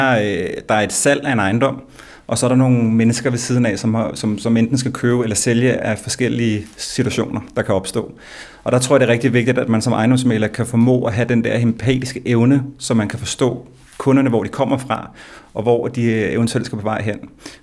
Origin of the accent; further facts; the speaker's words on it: Tårnby, Capital Region, Denmark; jeg er jo født og opvokset i Tårnby, og jeg rykkede jo til Sundby, boede en lejlighed derinde, fandt min kone, Pernille, været sammen mange år, og vi fandt så et lille hus, kom tilbage til Tårnby